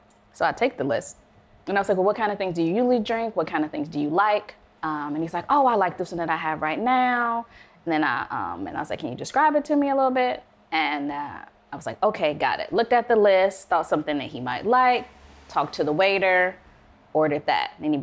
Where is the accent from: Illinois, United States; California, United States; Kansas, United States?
Illinois, United States; Chicago; I'm from the Southside of Chicago.